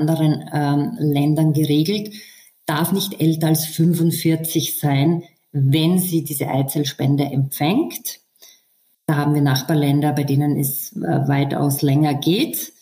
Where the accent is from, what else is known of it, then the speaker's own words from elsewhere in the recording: Eastern Austria, Austria; Also sehr gängig bei uns im Osten Österreichs ist zum Beispiel